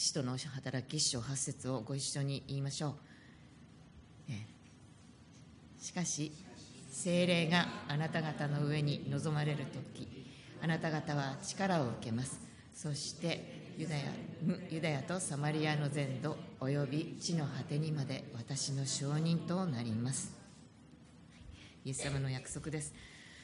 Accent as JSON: {"language": "Japanese", "region": "Kanagawa", "country": "Japan", "said": "私は神奈川県出身なんですけれども、まあ鎌倉に割と近いところの出身なんですけれども"}